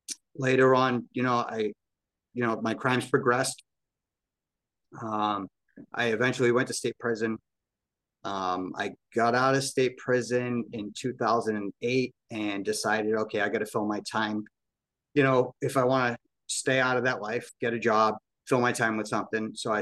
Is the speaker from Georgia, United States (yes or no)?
no; Massachusetts, United States; I was born in Boston, Massachusetts. Raised not too far from there.